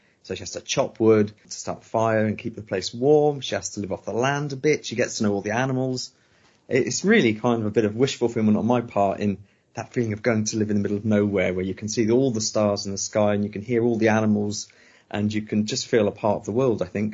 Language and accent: English; West Midlands, United Kingdom; I grew up in Herefordshire and she was in Malvern.